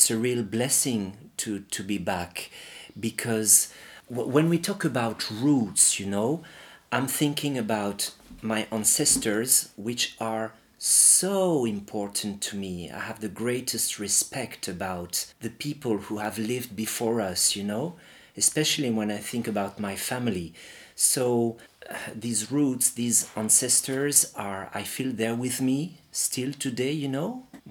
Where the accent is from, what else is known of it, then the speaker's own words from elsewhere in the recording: Île-de-France, France; And so I grew up around Paris and we used to come on holiday here when I was a kid at my grandmother's house in Berrien.